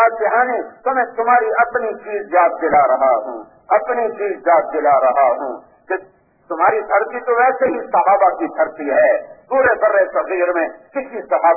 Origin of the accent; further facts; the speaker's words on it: Multan, Punjab, Pakistan; میرا ضلع ملتان ہے، 90 سال کے بعد میرے ضلع میں ایمان آیا ہے اور اسلام آیا ہے۔